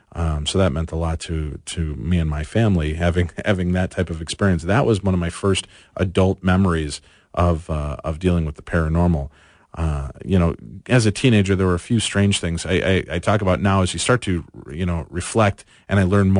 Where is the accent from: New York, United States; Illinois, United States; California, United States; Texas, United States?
Illinois, United States; Medina; Growing up, I grew up in Medina, Illinois. And a nice suburb, nice little, you know … type of suburb.